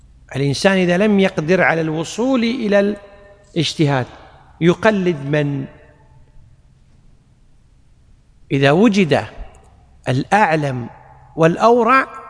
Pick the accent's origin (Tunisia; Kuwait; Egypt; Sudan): Kuwait; والقاضي عندنا في الكويت غالبا القضاة لا أحد منهم يفتي بمذهب مالك في الطلاق